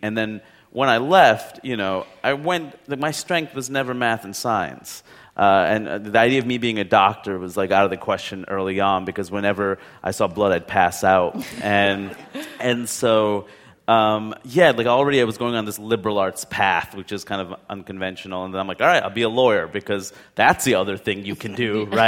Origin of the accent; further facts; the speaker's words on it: Queens, New York, United States; because I grew up in Queens, and, you know, we live in Queens, and I went to college in Maine, which is very different.